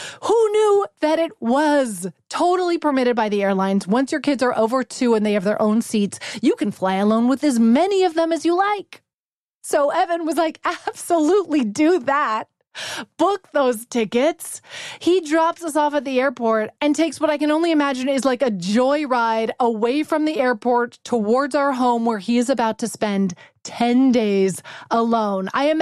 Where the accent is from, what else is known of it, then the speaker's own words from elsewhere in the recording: Vancouver, British Columbia, Canada; coming to you live from my mom's closet in my hometown of Vancouver.